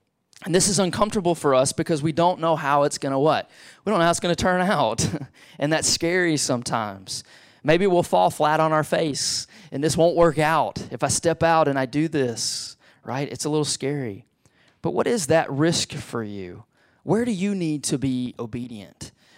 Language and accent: English; Beaumont, Texas, United States; also born or lived in Silsbee; now in Lufkin, United States; I got some great memories of growing up in Southeast Texas. I grew up in Beaumont, just 2 hours from here. Grew up in Silsby and Beaumont most of my life.